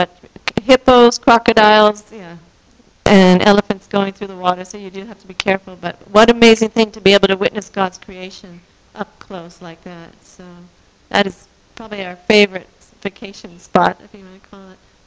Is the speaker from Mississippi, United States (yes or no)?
no; Long Island, New York, United States; I grew up in Long Island, New York, and my siblings still kind of look at me sideways that I can go out in the rural area